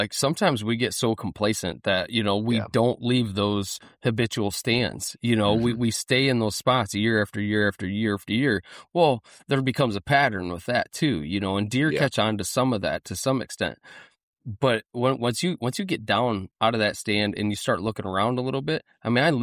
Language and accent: English; Midwest, United States; Because like we're from the Midwest, you know, like we always get predominant west winds.